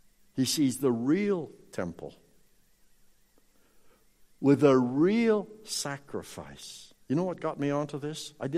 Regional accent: Canada; also born or lived in Minnesota, United States; now in United States; I'm Canadian.

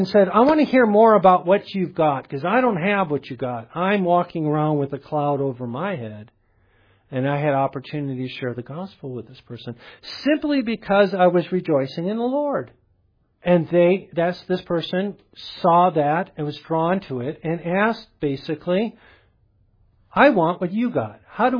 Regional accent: Michigan, United States; I was from Michigan, and so Michigan is like here, right? In the winter, it's cold.

